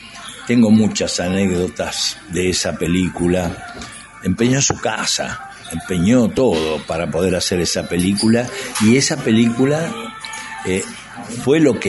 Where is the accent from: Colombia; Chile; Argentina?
Argentina; Buenos Aires; born there; Yo nací en Almagro, en el Abasto. Ajá. Pero viví muchos más años acá en Boedo, ¿no?